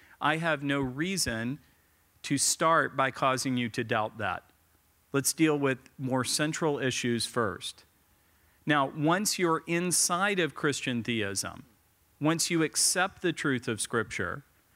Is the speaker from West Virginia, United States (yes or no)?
yes; West Virginia, United States; I'm from West Virginia, and indoor plumbing is awesome.